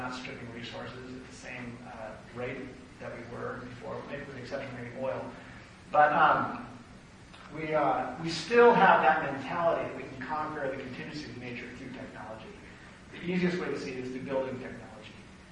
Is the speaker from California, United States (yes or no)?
yes; California, United States; I'm from California, so I can't brag about the fresh fruit that I get.